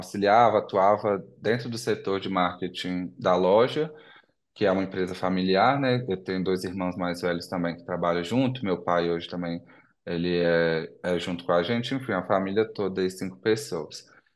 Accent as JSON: {"language": "Portuguese", "town": "Ipatinga", "region": "Minas Gerais", "country": "Brazil", "lives_now": "São Paulo, Brazil", "said": "eu tenho 33 anos, faz 10 anos que eu moro em São Paulo. Eu sou de Ipatinga, interior de Minas Gerais."}